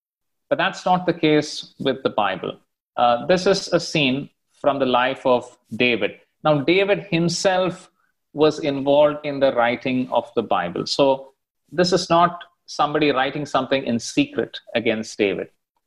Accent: India; Now, if I'm writing a book, I'm from India, and if I'm writing a book and I want Indians to adopt that book

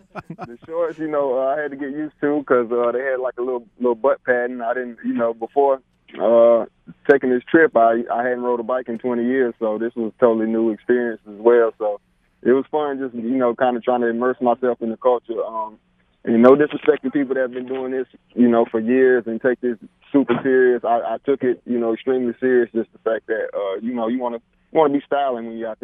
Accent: Alabama, United States; where'd you come from? I came from Alabama.

